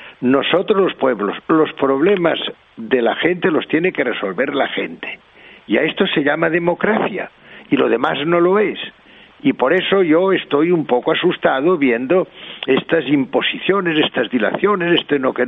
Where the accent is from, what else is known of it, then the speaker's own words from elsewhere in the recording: Catalonia, Spain; Yo como catalán entiendo un poco de lo del mercado y lo de los mercaderes, ¿verdad?